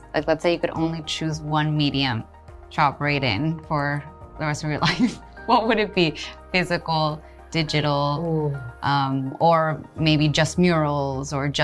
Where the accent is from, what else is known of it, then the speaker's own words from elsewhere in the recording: United States; I'm an American.